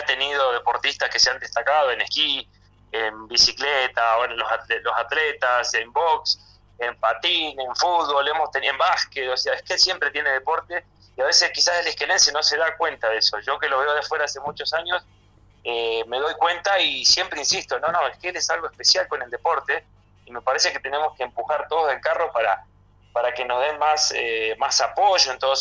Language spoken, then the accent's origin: Spanish; Ecuador; yo soy ecuatoriano